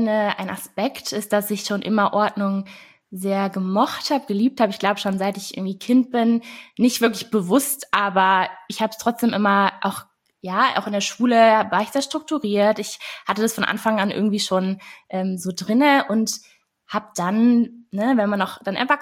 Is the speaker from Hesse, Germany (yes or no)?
yes; Wiesbaden, Hesse, Germany; Du hast mich auch schon vorgestellt. Ich komme aus Wiesbaden und bin dort seit April diesen Jahres eigentlich als Ordnungscoach auch tätig.